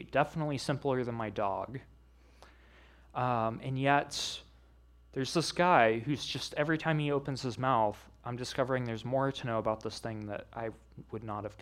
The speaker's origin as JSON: {"language": "English", "region": "Missouri", "country": "United States", "tie": "born or raised there", "said": "was back in my home state of Missouri."}